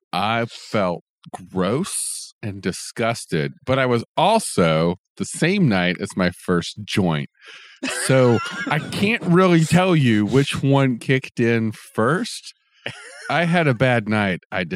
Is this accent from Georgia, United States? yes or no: no; Alabama, United States; This is because I grew up in Alabama and that's what you did.